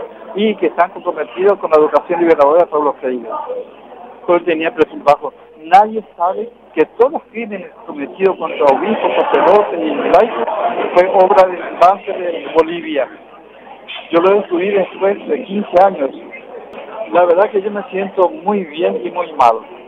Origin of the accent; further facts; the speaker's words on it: Paraguay; Y me siento mal al volver, ¿verdad?, y ver que en mi país la justicia está en manos de la derecha, reaccionaria, apátrida, traidores. Pues traicionar la patria es obedecer órdenes de militares extranjeros. Eso es lo que ocurre en Paraguay hoy.